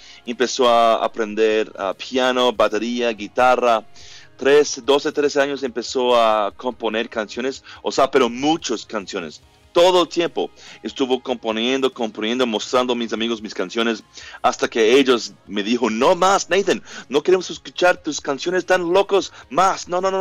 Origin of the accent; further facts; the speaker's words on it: Australia; Spanish is a second language; hace 10 años mi esposa y yo nos casamos en Sydney, Australia. Yo soy de allá, soy de Australia.